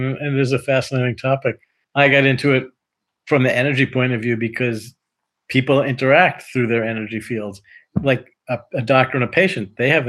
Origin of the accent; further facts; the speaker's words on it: Boston, Massachusetts, United States; I grew up in the Boston area, and our Red Sox were terrible for many, many years.